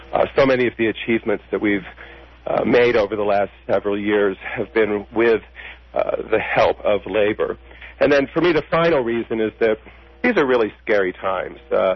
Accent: San Francisco, California, United States; You know, I'm from San Francisco. I lived there for 25 years, and I have many friends in Local 2, a hotel and restaurant union there.

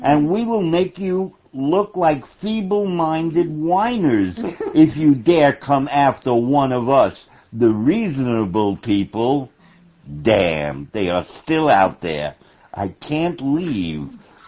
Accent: New York City, New York, United States; I was born and raised in New York, so I had New York inside me all my life.

